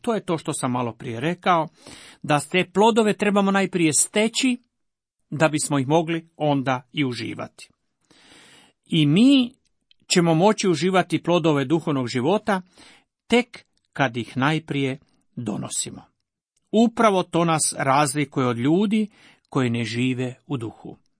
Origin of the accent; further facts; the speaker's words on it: Dalmatia, Croatia; ono što bi rekli kod nas u Dalmaciji